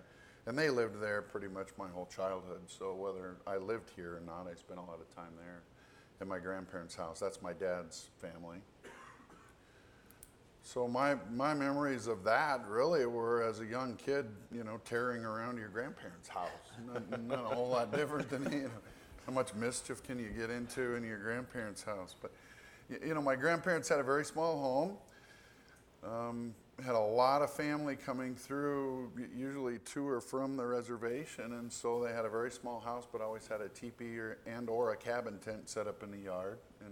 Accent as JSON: {"language": "English", "town": "Hot Springs", "region": "South Dakota", "country": "United States", "tie": "born or raised there", "also_born_or_lived": "Rapid City", "said": "I was born here in Rapid City, only lived here until I was about three or three and a half. My dad worked for Black Hills and got transferred when I was about three to Hot Springs."}